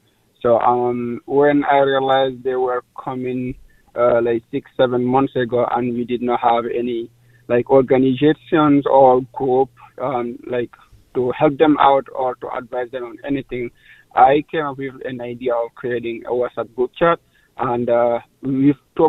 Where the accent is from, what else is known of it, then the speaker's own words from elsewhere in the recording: Guinea; I'm from Guinea